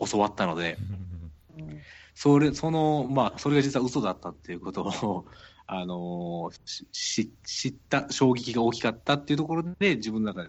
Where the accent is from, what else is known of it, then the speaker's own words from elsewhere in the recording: Kansai, Japan; あの僕はやっぱり関西出身なので、あの関西弁が日本語だと思ってるんですよ